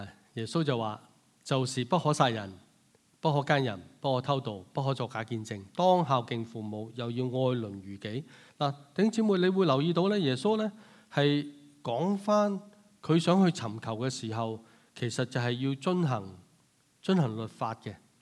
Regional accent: Hong Kong; now in Canada; 但这些我们香港来的朋友们希望我们都能够可以获得加拿大的永久居民

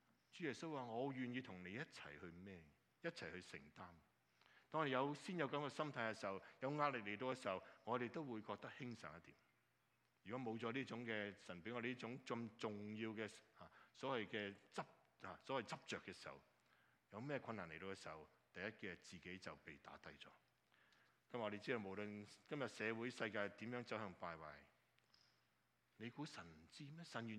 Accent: China; now in North America; 令到你和我身为中国人在北美的地方都受到很多的压力

